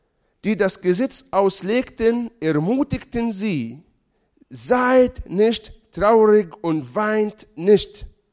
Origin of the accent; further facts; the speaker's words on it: Israel; Halleluja, ich komme aus Israel.